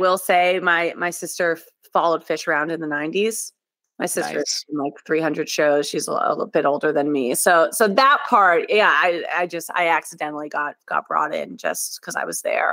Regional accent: Massachusetts, United States; Horrible seats at the, I think it was at the TD Garden. I was from Massachusetts.

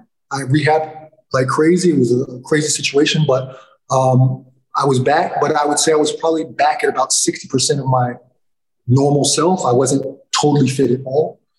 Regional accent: United States; So basically, I could play as an American, but not take an American spot, which made me more valuable. So I went to France.

